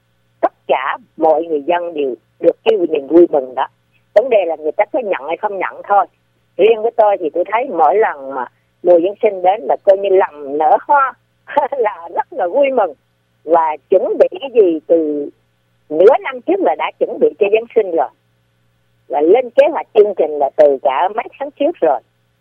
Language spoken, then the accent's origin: Vietnamese; Phú Yên, Vietnam; Dạ, ở Phú Yên. Quê tôi là ở Phú Yên.